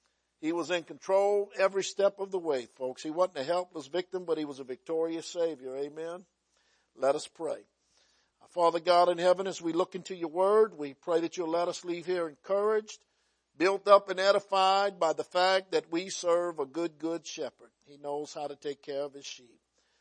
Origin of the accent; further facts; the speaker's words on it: Louisiana, United States; We grew up in Louisiana thinking that there was something spiritual about a degree from LSU